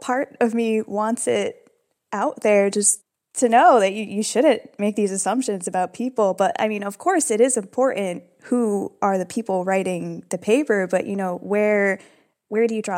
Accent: United States; I'm American, I am mixed race.

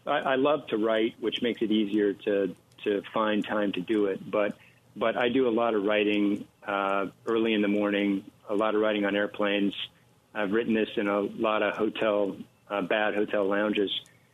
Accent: Wyoming, United States; given my background growing up in Wyoming and having experienced a bit of 1870s life.

